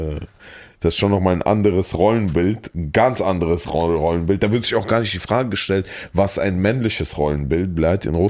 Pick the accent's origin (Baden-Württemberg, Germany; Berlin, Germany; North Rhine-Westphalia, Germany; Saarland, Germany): Saarland, Germany; die Leute meinen, ich habe so einen krassen Akzent und ich konnte nicht, weil im Saarland ist so krass, ne?